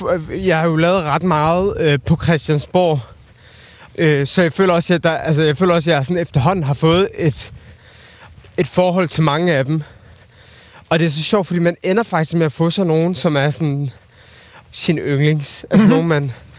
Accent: Viborg, Central Denmark Region, Denmark; also born or lived in Baghdad, Iraq; Og kom til Danmark som 5-årig. Og så er jeg vokset op i Viborg.

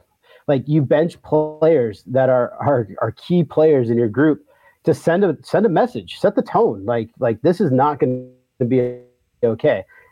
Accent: Seattle, Washington, United States; Well, first off, we're from Seattle, so there's that.

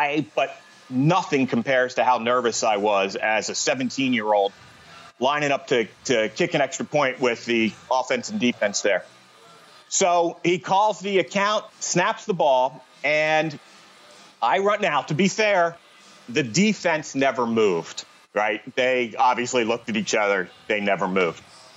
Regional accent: West Chester, Pennsylvania, United States; He moved it to Westchester, Pennsylvania, which was not only my hometown, but Westchester University was my dad's employer.

